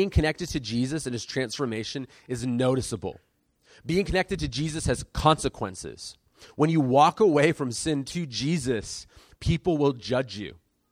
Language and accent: English; San Diego, California, United States; I grew up in South San Diego.